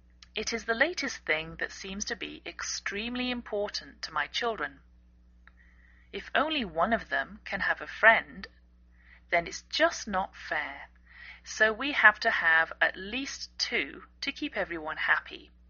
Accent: England, United Kingdom; now in United States

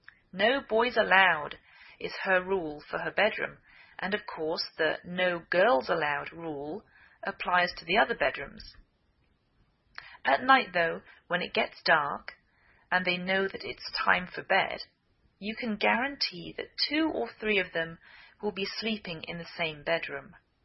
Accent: England, United Kingdom; now in United States

